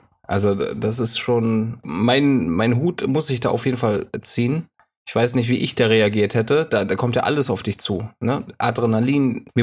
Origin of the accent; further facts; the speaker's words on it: Bad Neuenahr-Ahrweiler, Rhineland-Palatinate, Germany; Meine Heimat, Bad Neuenahr, Ahrweiler, ist ja zu einer traurigen Berühmtheit geworden.